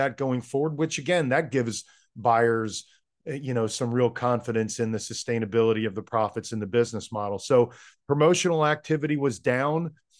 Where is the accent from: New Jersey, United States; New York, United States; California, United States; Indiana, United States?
New Jersey, United States; I'm not generally very good at that and learned early because I grew up around Atlantic City with blackjack, et cetera.